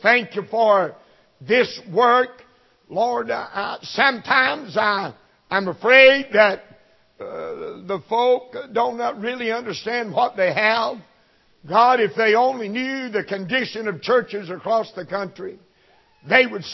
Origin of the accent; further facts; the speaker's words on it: Tennessee, United States; I'm from the state of Tennessee, so I was raised on the Tennessee River in somewhat.